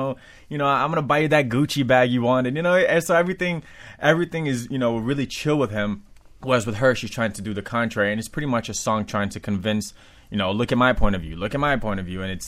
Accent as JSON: {"language": "English", "country": "Brazil", "lives_now": "United States", "said": "I'm from Brazil."}